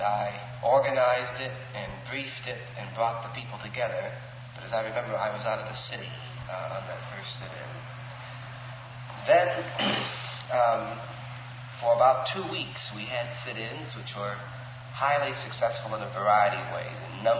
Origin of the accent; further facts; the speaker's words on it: Massillon, Ohio, United States; also born or lived in Uniontown, Pennsylvania; before I started the school, rather, we had moved to Massillon, Ohio. And I did all of my secondary work in Ohio.